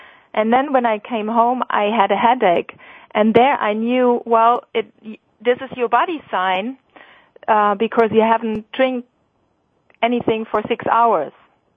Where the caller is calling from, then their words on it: Hamburg, Germany; I'm calling in from Hamburg in Germany.